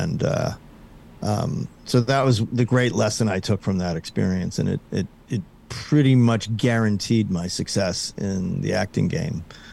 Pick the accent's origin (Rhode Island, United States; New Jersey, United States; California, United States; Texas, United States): New Jersey, United States; Haddonfield; before my parents moved everybody over to South Jersey. So I grew up in Haddonfield